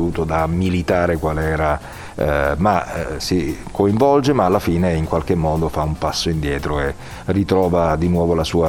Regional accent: Campania, Italy; accent: Neapolitan; nel mio dialetto naturale che è il napoletano appunto

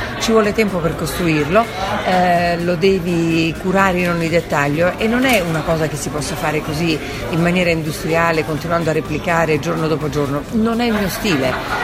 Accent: Udine, Friuli-Venezia Giulia, Italy; also born or lived in Sulmona; io sono nata a Sulmona, però in realtà io sono cresciuta qui vicino, sono cresciuta a Udine. E quindi diciamo che un po' l'imprinting del Friuli è quello che ha creato la persona che sono.

